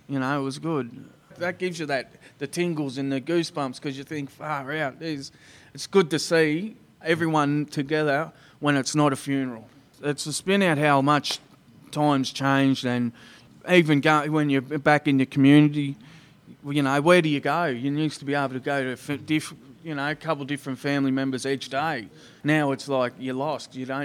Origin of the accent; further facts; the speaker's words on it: Shepparton, Victoria, Australia; Like, I'm from Shepparton